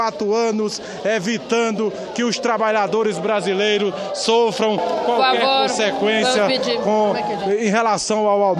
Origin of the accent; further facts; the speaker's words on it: Paraíba, Brazil; Eu que até posso até registrar um dos exemplos ainda como estudante lá no meu estado, a Paraíba.